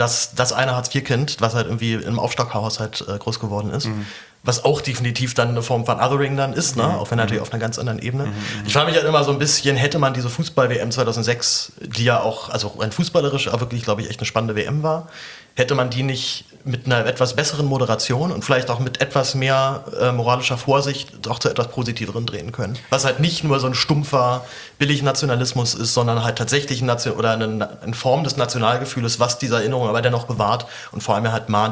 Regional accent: Berlin, Germany; also born or lived in Zehlendorf; Also Berlin.

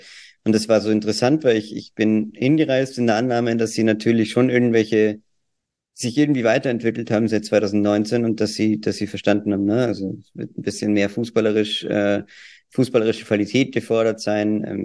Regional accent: Austria; Bin ja auch Österreicher.

